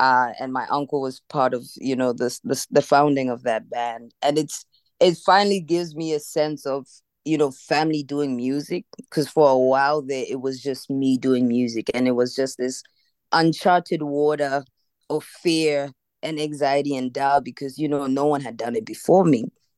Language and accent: English; Botswana; also born or lived in Zambia; I was born in Zambia, raised in Botswana, and sort of raised between the two countries, their neighboring countries.